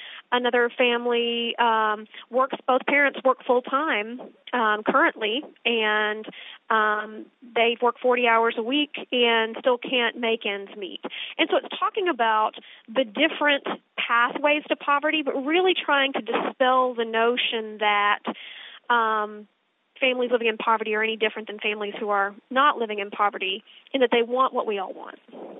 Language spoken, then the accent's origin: English; Texas, United States; And as a Texan, you know, it's in my DNA. Responsibility is a key part of what it means to be a Texan and be an American